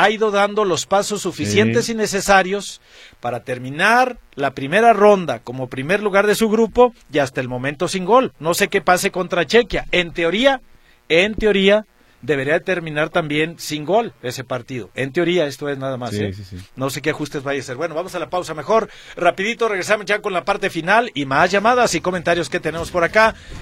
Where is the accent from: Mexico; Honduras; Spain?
Mexico; como mexicanos